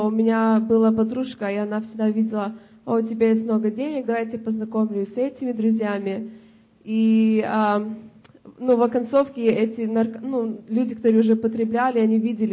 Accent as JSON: {"language": "Russian", "region": "California", "country": "United States", "said": "Я из Калифорнии."}